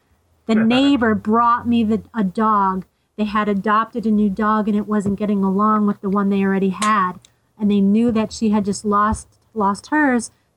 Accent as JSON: {"language": "English", "region": "Pennsylvania", "country": "United States", "said": "I'm like, oh, well, I'm from Pennsylvania."}